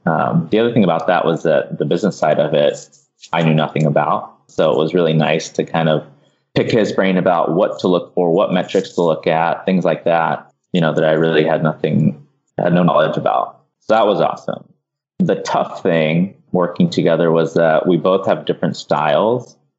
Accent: Tennessee, United States; also born or lived in Midwest; So I am originally from Tennessee, or grew up in Tennessee anyways. I moved there when I was like 5.

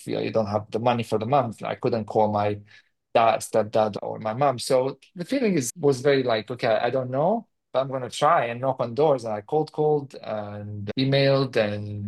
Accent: Cyprus; I was living in Cyprus. I'm from Cyprus originally. I mean, I grew up in Cyprus

